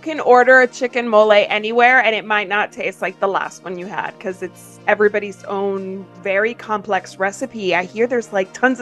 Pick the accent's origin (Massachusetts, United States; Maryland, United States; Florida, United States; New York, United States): Florida, United States; Miami; I grew up in Miami, so I totally hear you about those storms that come and go.